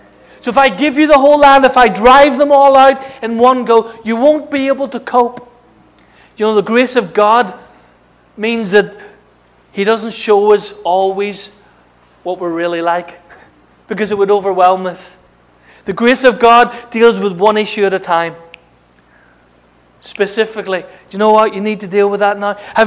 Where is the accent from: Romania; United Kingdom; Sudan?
United Kingdom; Northern Ireland; Now, I grew up in Northern Ireland with a protest mentality.